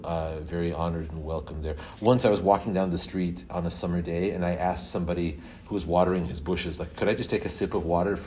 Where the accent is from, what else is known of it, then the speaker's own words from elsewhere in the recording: Utah, United States; now in Tacoma, United States; Yeah, but that's nothing compared to what I grew up with in Utah, where like we'd have 3-4 months of snow a year.